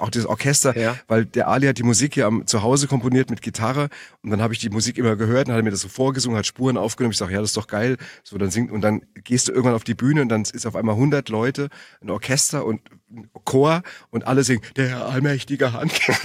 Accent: Frankfurt, Hesse, Germany; Ich komme aus Frankfurt, aber ich glaube nicht, dass man das hört.

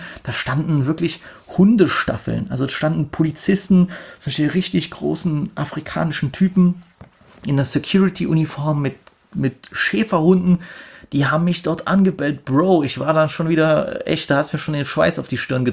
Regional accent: Germany; hallo, ich komme aus Deutschland, und ich hätte sagen können, ich bin extra aus Deutschland gekommen

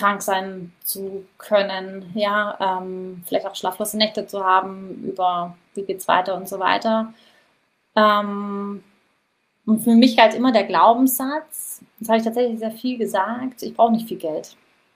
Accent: Baden-Württemberg, Germany; Ich komme aus dem Schwabenländle, habe ich auch schon erwähnt.

